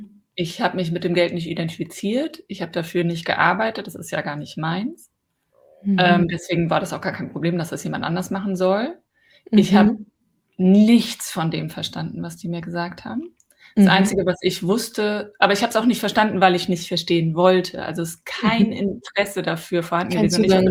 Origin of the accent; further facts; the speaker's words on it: Cologne, North Rhine-Westphalia, Germany; ich komme aus Köln oder wohne gerade in Köln und schon lange.